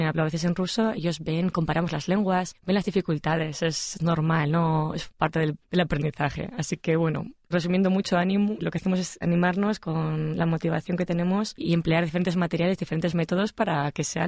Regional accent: Bilbao, Basque Country, Spain; Estos conocimientos me vienen en primer lugar de Bilbao, mi ciudad natal.

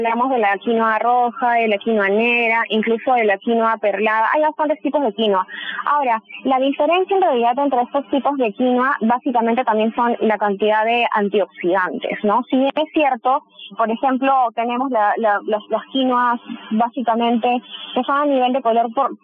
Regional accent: Peru; la cultura en este país, en mi país, en Perú, básicamente, es de comer el arroz

